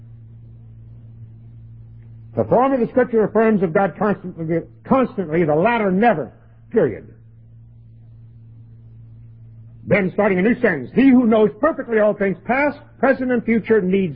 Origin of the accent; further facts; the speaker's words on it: Florida, United States; born there; I was born in Florida. I'm one of those strange sawgrass crackers. Not many of us around.